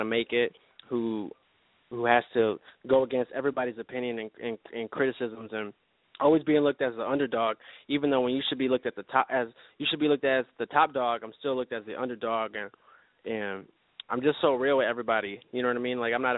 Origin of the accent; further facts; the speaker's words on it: Detroit, Michigan, United States; I'm in Michigan. I'm from the Detroit area.